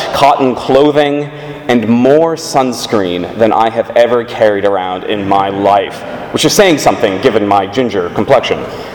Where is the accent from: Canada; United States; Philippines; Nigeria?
Canada; Toronto, Ontario; even folks from my hometown, from the University of Toronto